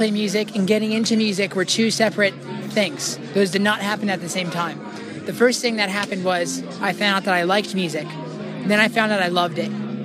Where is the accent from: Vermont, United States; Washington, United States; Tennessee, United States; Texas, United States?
Tennessee, United States; Nashville; Nashville, Tennessee.